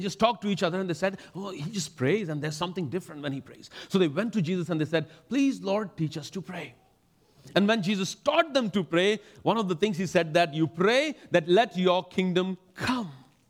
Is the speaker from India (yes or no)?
yes; India; When you see me that I am an Indian. And though sometimes I would do things which might be odd in this culture. I don't want to offend people, but still, unknowingly, I can offend people. Because I come from a different culture.